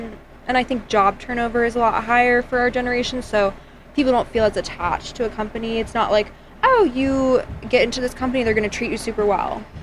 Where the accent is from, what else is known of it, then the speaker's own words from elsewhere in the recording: United States; That's what I live by in my life because I'm American.